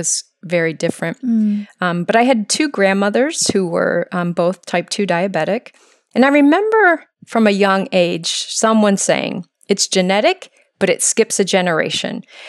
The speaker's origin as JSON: {"language": "English", "region": "Michigan", "country": "United States", "tie": "born or raised there", "also_born_or_lived": "Ohio", "lives_now": "Hawaii, United States", "said": "Well, I'm originally from Michigan. I grew up kind of in a rural setting. I always struggle saying that word, rural. And did all of my schooling in Michigan, spent most of my adult life living in Ohio. So I'm a Midwest person."}